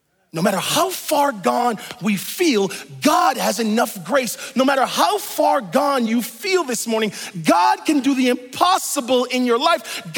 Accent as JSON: {"language": "English", "region": "Massachusetts", "country": "United States", "tie": "born or raised there", "said": "I remember going to Westgate Mall as a kid growing up in Massachusetts"}